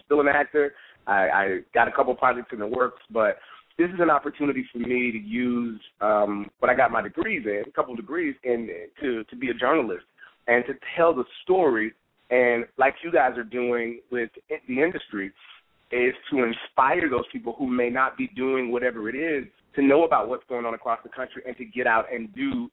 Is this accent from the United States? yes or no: yes; Jacksonville, Florida, United States; I love Jacksonville. I tell everyone I was born and raised in Jacksonville.